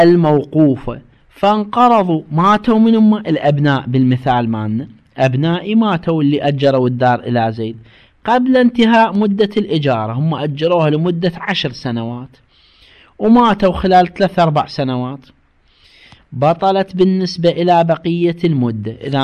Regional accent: Karbala, Karbala Governorate, Iraq; موجودة عندنا في كربلاء مثل هذه الحالة كثير يعني

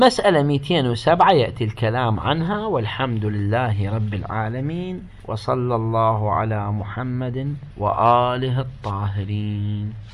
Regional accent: Iraq; عندنا في العراق

